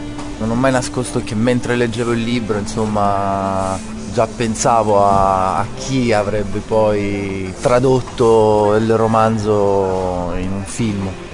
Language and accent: Italian; Taranto, Apulia, Italy; Vengo da Taranto, insomma, ormai è chiaro, è chiara la mia aderenza appunto a una provincia industriale, alla realtà siderurgica.